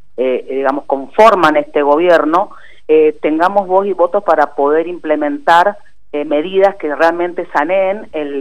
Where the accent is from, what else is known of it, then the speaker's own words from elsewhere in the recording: San Martín, Mendoza, Argentina; yo soy oriunda de San Martín, vengo y represento a todo el este mendocino